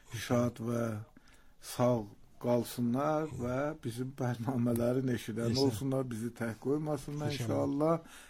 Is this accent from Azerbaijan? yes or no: no; Iran; Çünki mən İrandan gəlmişəm.